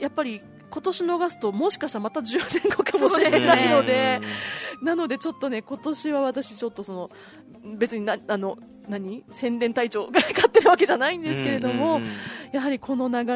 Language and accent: Japanese; Shiga, Japan; 滋賀県出身なんですけども、なので私は